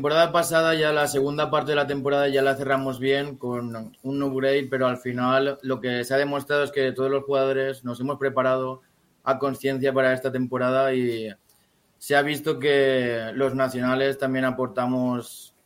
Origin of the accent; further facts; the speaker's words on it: Sueca, Valencian Community, Spain; yo estaba en el equipo de fútbol de mi pueblo, que soy de un pueblo de Sueca, cerca de Valencia.